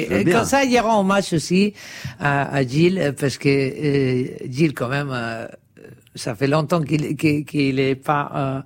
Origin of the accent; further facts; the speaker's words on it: Madrid, Community of Madrid, Spain; French is a second language; j'étais chez moi à Madrid